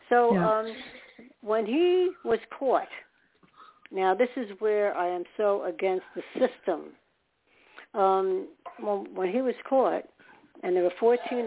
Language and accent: English; New York, United States; born there; I was born in New York, so I was comfortable in the city. I'm more of a city person.